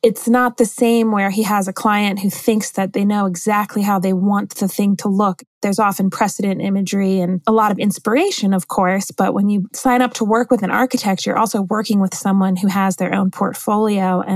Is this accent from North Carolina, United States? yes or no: no; Baltimore, Maryland, United States; As I told you before our call, I'm from Baltimore.